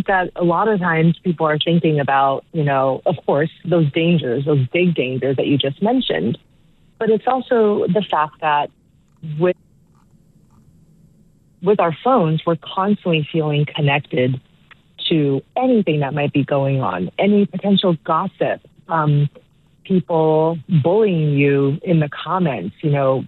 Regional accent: Taiwan; growing up in Taiwan.

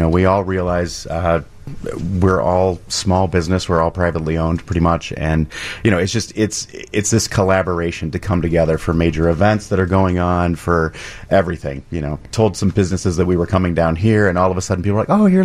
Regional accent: Kansas, United States; also born or lived in Chicago; Originally a small town in Kansas, but we moved from, we were in Chicago for 8 years.

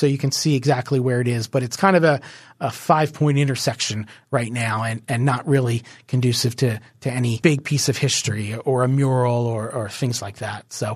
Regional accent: Philadelphia, Pennsylvania, United States; the Tarsdale Boys Club where I grew up in Northeast Philly

